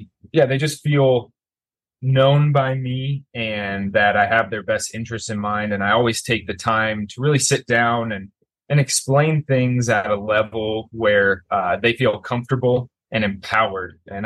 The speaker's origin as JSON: {"language": "English", "town": "Omaha", "region": "Nebraska", "country": "United States", "said": "I am originally from Omaha, Nebraska, and went to school there at the University of Nebraska."}